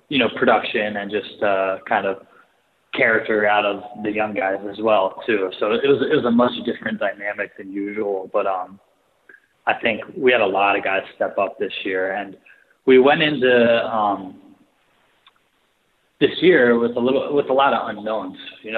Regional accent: Newark, Delaware, United States; so I'm from Newark, Delaware, pretty much, the whole mom's side of my family always just went straight to Newark High School in Newark, Delaware.

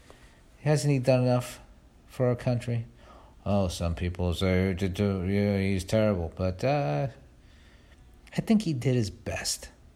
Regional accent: New York, United States; born there; Because I was born in New York, and they are the New York team

